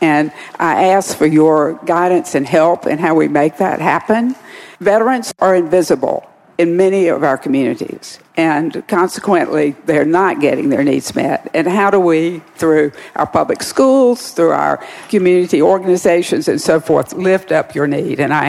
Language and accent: English; North Carolina, United States; I'm from North Carolina, where the military are a big presence